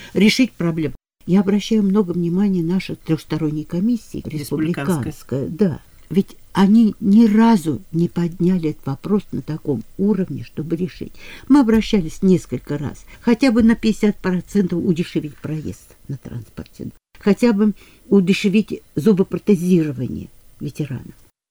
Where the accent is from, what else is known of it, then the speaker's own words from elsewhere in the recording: Donetsk, Donetsk Oblast, Ukraine; Я из Донецка, да.